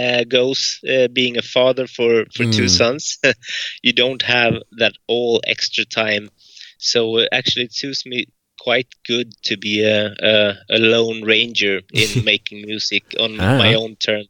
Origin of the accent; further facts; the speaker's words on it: Falun, Dalarna County, Sweden; English is a second language; now in Visby, Sweden; I'm from Falun in Dalarna, Sweden.